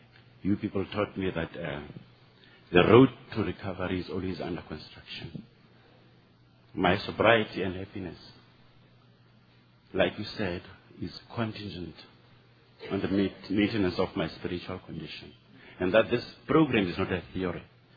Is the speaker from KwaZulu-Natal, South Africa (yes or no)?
no; Johannesburg, Gauteng, South Africa; I'm from Johannesburg, South Africa.